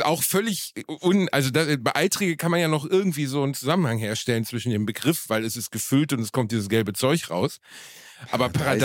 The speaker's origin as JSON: {"language": "German", "country": "Germany", "said": "Aber zu Hause nehme ich eine Tüte. Ich bin ein Deutscher, ich möchte eine Tüte haben."}